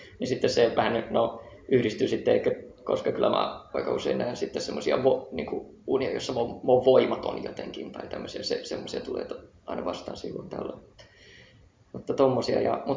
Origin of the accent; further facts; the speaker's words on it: Ostrobothnia, Finland; Josta mä oon kotoisin siis.